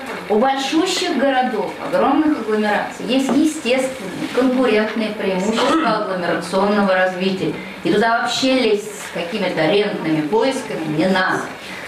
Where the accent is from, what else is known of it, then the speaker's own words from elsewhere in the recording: Moscow, Russia; это мы, москвичи, его оплатили.